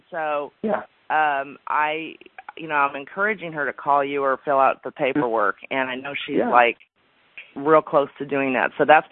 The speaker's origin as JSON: {"language": "English", "region": "California", "country": "United States", "tie": "born or raised there", "said": "I mean, I was born and raised in California. I can't imagine being bit by a tick in California."}